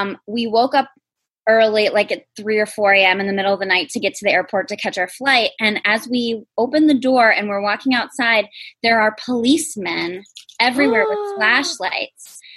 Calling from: New York, United States; I'm calling from upstate New York in the Finger Lakes.

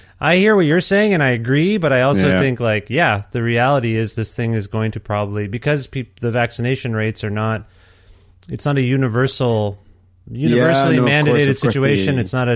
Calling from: Alberta, Canada; I'm calling you from Alberta

